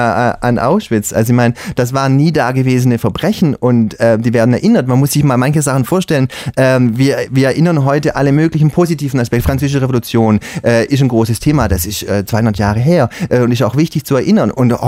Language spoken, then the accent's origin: German; Stuttgart, Baden-Württemberg, Germany; einer Wohnsiedlung in Stuttgart. Kochenhof-Siedlung, ich komme aus der Gegend